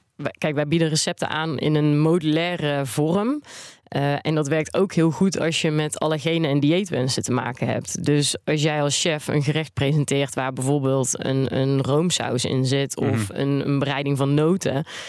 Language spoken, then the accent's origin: Dutch; Netherlands; wat ik zelf merk is dat ik als Nederlander heel direct ben.